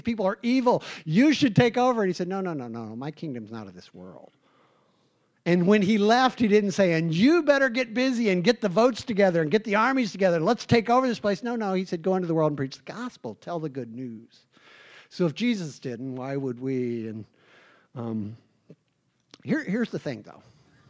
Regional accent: Midwest, United States; in the Midwest where I grew up in the Bible Belt, like, there was nothing open on Sunday.

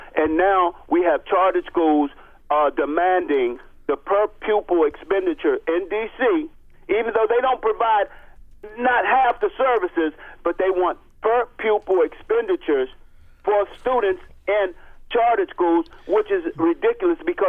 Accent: Washington, District of Columbia, United States; I'm from Washington originally, D.C.

